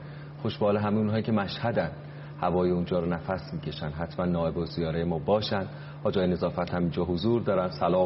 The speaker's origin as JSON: {"language": "Persian", "town": "Mashhad", "region": "Razavi Khorasan", "country": "Iran", "said": "گفتیم ما مشهدیم"}